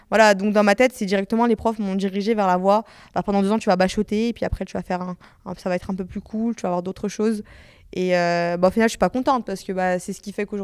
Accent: Lyon, Auvergne-Rhône-Alpes, France; parce que moi, de base, je suis lyonnaise. J'habite juste à côté avant Vlin.

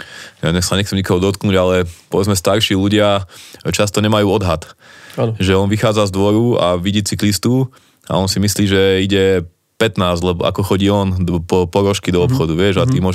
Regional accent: Žilina Region, Slovakia; Tak som z Oravy

